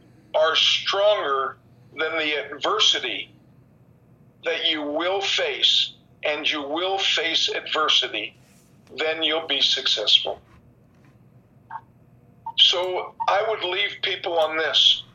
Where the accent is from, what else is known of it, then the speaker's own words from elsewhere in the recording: Canada; If I could leave you with something, you guys down there, and I'm from Canada, you have President Trump now.